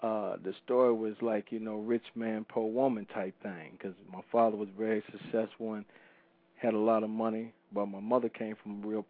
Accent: Detroit, Michigan, United States; And I grew up on the east side of Detroit

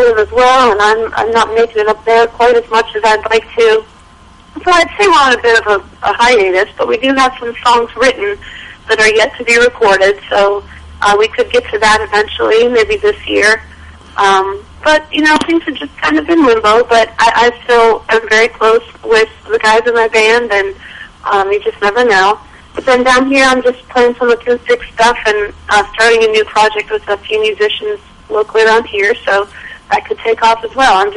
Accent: Ohio, United States; now in Kentucky, United States; She's from southern Kentucky, and I'm from Northeast Ohio, and so now we live further in the middle.

